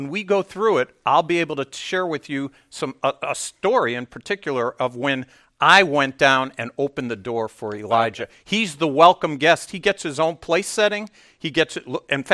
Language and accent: English; Cleveland, Ohio, United States; I grew up in Cleveland.